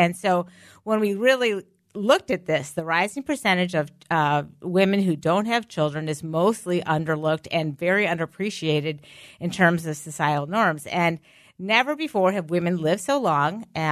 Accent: Midwest, United States; I say aunts because I'm from the Midwest.

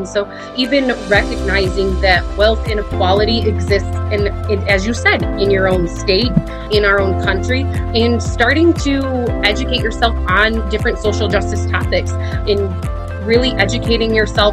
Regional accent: New York, United States; also born or lived in South Carolina; I myself have experienced cultural differences growing up in New York, living my life in New York State, and then relocating down to South Carolina for a few years.

